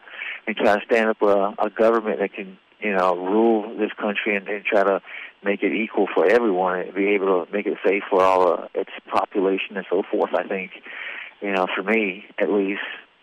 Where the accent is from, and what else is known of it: Fagasa, Eastern District, American Samoa